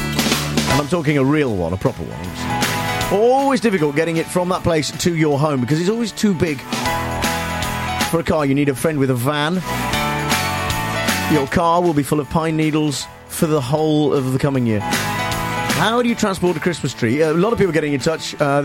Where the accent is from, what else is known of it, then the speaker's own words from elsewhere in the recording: Scotland, United Kingdom; now in Carlisle, United Kingdom; And being Scottish, I pay him in shortbread and heroin.